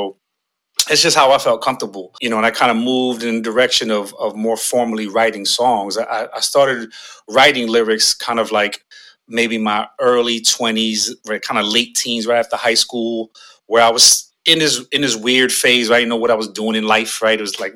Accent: New York, United States; It was just, you know, I'm from New York, you know, born and raised.

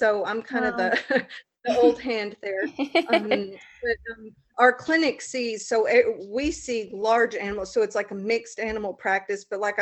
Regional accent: the South, United States; accent: Southern US; We live, if you can't tell by my accent, we're in a small rural area in the southern United States.

